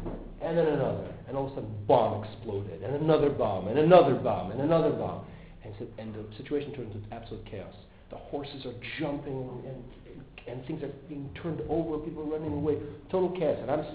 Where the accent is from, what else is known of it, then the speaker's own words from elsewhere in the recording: Russia; it's easier for me to appreciate because I'm from Russia. In Russia, we didn't have video games.